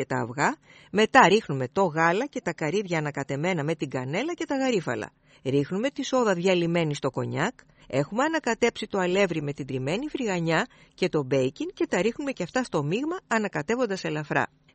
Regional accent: Peloponnese, Greece; η θεία μου στο χωριό μου στην Αρκαδία.

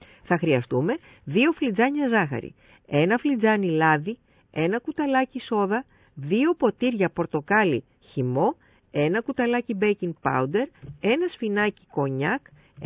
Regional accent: Vrachasi, Crete, Greece; Είναι ένα κριτικό γλυκό, το έμαθα στο Λασίθι, στο χωριό μου το Βραχάσι.

